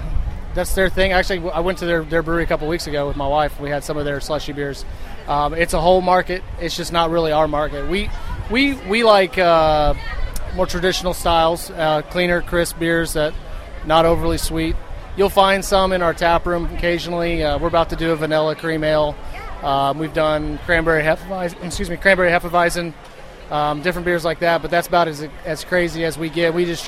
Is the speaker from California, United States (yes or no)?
no; Tulsa, Oklahoma, United States; I'm from Tulsa, Oklahoma, but our brewery's in Duncan, Oklahoma.